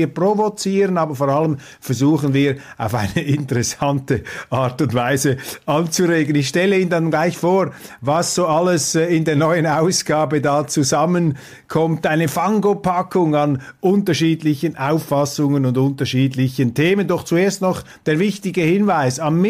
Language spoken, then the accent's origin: German; Switzerland; vielleicht möchten die Deutschen das so haben, aber mir fällt das als Schweizer auf.